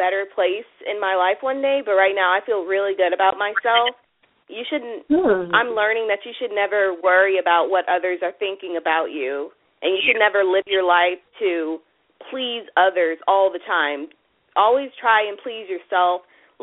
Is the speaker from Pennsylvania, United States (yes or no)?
no; Pensacola, Florida, United States; I'm from Pensacola, Florida.